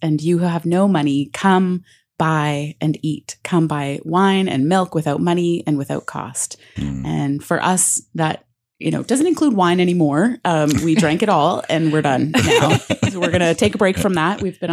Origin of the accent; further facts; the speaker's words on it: Winnipeg, Manitoba, Canada; And so in the summertime where I grew up in Winnipeg, people took the summers off and were home with their kids